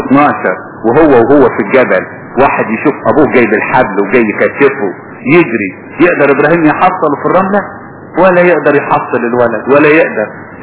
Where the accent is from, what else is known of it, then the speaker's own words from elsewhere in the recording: Egypt; عندنا في مصر اي واحد يعدموه بيعملوا ايه؟ بيغطوا له وشه.